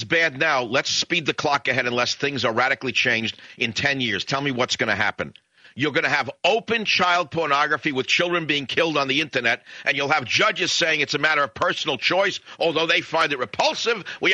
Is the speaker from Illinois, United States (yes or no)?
no; Texas, United States; He's from Texas like I'm from Texas.